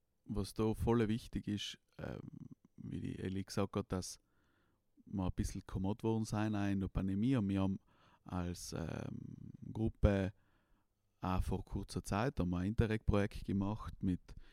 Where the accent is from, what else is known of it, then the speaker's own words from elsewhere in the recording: Bruneck, Trentino-Alto Adige, Italy; Was ich auch zum Beispiel als junger Bruneker, der was in Bruneck Wohnung sucht